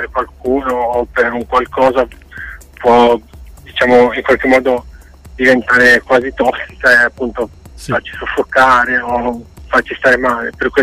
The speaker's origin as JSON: {"language": "Italian", "town": "La Spezia", "region": "Liguria", "country": "Italy", "said": "anche lui ligure come noi, perché noi siamo di La Spezia"}